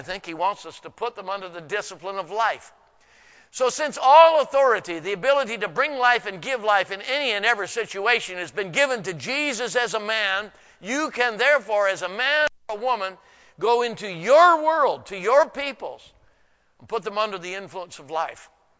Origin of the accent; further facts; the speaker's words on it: Washington, United States; Let's say that in English or in Texan or Washingtonian, since I'm from Washington.